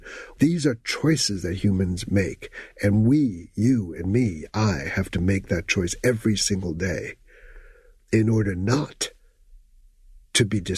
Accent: Paris, Île-de-France, France; Well, we lived in the 5th arrondissement, the Latin Quarter.

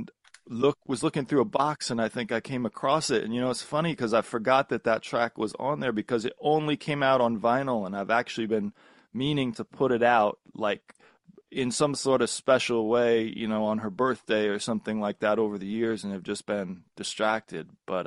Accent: Seattle, Washington, United States; also born or lived in Philadelphia; now in New York City, United States; As a kid, I grew up in Seattle, and then I moved out to. I was in Philly for a few years, and from Philly, I basically I went out of the country for like a year, and then moved up to New York.

